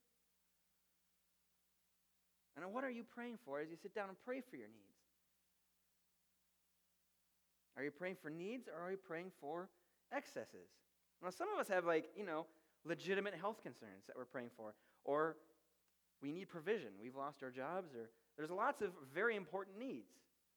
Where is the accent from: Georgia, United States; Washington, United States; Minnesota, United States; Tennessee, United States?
Minnesota, United States; Blaine; So I grew up in Blaine International Village off of 65. It was where the old gasoline alley was, which is torn down now, which is crazy. But I grew up in Blaine